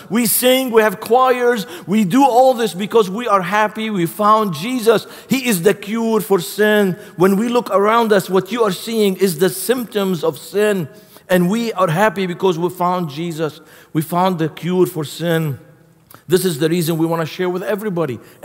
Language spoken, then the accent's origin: English; Beirut, Beirut Governorate, Lebanon; So I grew up in Beirut, Lebanon, and I grew up during the Lebanese Civil War.